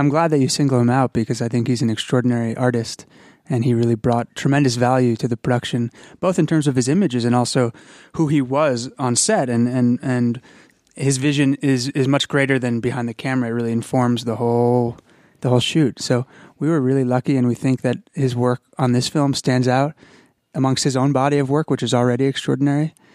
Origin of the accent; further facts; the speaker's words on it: New York, United States; I'm from New York. I've recently moved. Gratefully.